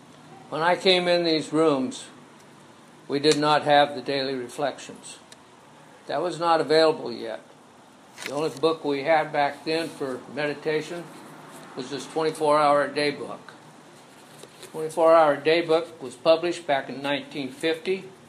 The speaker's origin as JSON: {"language": "English", "town": "Santa Maria", "region": "California", "country": "United States", "tie": "born or raised there", "said": "I was born here in Santa Maria back in 1943. I was raised here as a Christian."}